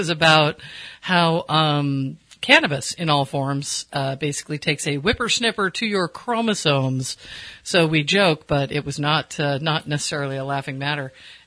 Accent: West Hartford, Connecticut, United States; also born or lived in Seattle, United States; Yeah, see, and I grew up in West Hartford. We moved from Seattle because we worked for Travelers, of course, and moved to the home office in Hartford.

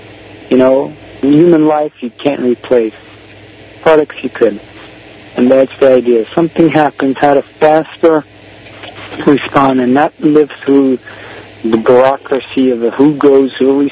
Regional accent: United States; and I say, as an American, it's important to give back.

